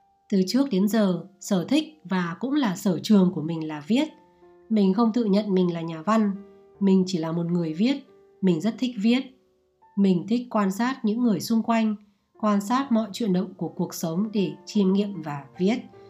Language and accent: Vietnamese; Hanoi, Vietnam; mình là một cô gái gốc Hà Nội, khi ba đời từ đời các cụ đến bà ngoại và mẹ mình đều sinh ra và lớn lên ở Hà Nội.